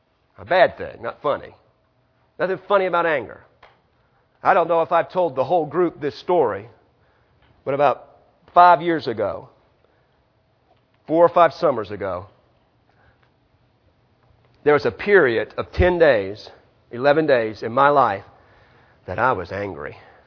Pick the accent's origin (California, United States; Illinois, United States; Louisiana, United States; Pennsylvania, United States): Louisiana, United States; New Orleans; also born or lived in Houston; I'm a city boy. I was born and raised in New Orleans, Houston.